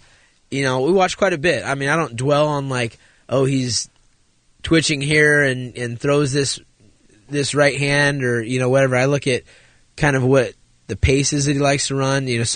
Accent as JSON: {"language": "English", "town": "Sacramento", "region": "California", "country": "United States", "tie": "born or raised there", "also_born_or_lived": "Santa Barbara", "said": "I grew up in the area, you know, born in Santa Barbara, raised in Sacramento, and I've got a lot of friends and family, and I'm pretty involved out there."}